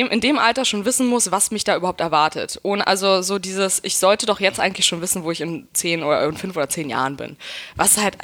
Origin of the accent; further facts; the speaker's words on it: Berlin, Germany; Ich bin Berlinerin, ja. Ich komme aus Hinterpankow.